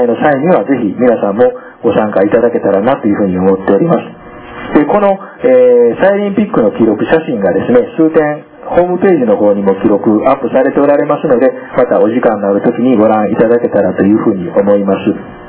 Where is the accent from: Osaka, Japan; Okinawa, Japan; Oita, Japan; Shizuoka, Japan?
Osaka, Japan; Kishiwada; 私は岸和田生まれでですね、数年前まで故郷の岸和田だんじり祭りに参加しておりました。